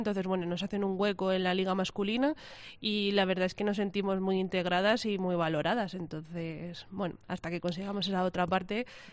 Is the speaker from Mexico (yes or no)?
no; Madrid, Community of Madrid, Spain; now in Albacete, Spain; yo soy de Madrid, empecé a jugar en equipos de Madrid